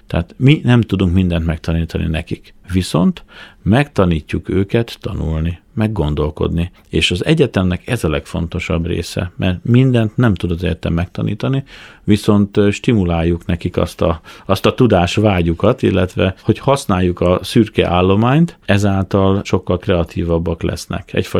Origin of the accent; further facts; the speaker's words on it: Miskolc, Borsod-Abaúj-Zemplén, Hungary; akkor hát miskolciként, vagy borsodiként, hogy is fogalmazok itt, ebben a régióban ez a sorsod, borsod